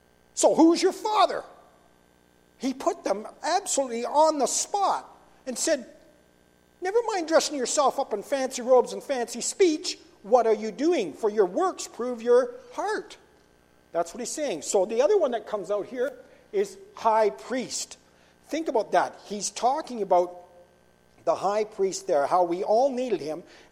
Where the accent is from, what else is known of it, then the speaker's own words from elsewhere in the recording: Ontario, Canada; where I grew up in Ontario, the old farmers, they'd collect all the stones out of the field